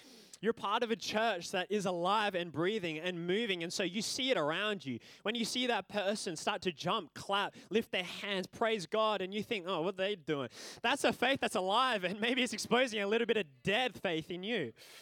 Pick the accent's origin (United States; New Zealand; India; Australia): Australia; Tasmania; born there; I was born in Tasmania